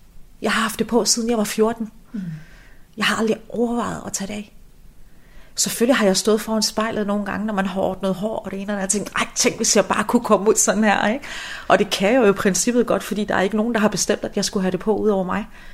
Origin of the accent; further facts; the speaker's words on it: Region of Southern Denmark, Denmark; jeg er dansker, jeg er sønderjyd, jeg har arabiske aner, palæstinenser oprindelse. Jeg er bare mig. Nu bor jeg jo i Midtjylland